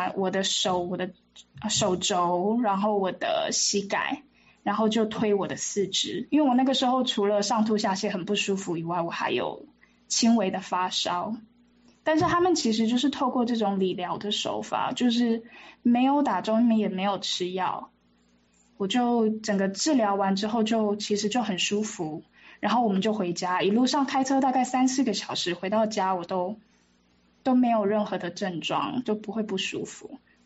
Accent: Taiwan; moved away as an adult; now in Seattle, United States; 我就是从在台湾长大，然后后来大学毕业之后有机会来美国这边西雅图这边工作一段时间，后来才决定在西雅图留下来在这边念书

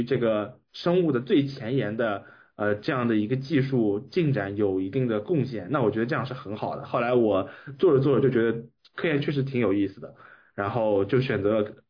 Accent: Shanghai, China; 我是上海人嘛，然后我是就读上海的高中，然后上海的一些高中它比较并不是那么注重那个高考

